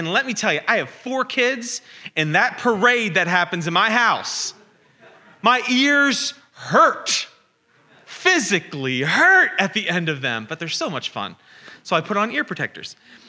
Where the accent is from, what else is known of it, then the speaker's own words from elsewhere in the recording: Pennsylvania, United States; I'm from Pennsylvania, and we don't say that where I'm from, and I definitely didn't understand what it meant.